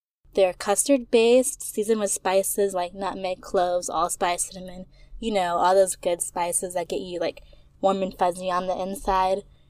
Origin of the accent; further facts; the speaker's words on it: Florida, United States; also born or lived in Texas; I mean, I am a girl from the South. I was raised in both Florida and Texas, so sorry, not sorry.